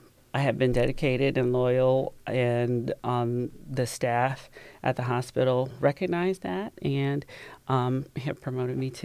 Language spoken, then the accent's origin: English; Dayton, Ohio, United States; I am the oldest of three daughters, and I have a mother who is a trailblazer, but we grew up in the Dayton, Ohio area.